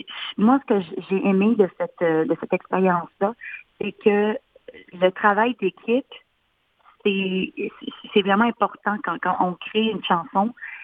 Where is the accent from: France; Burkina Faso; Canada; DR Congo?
Canada; Quebec City, Quebec; now in Montreal, Canada; Le fait que j'ai déménagé à Montréal, moi je viens de Québec